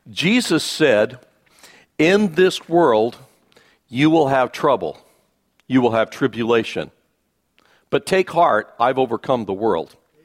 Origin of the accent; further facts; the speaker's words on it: Idaho, United States; now in Texas; Now, I grew up in Idaho. I never understood what that meant. Because Idaho, where I lived, we got 12 inches of precipitation per year.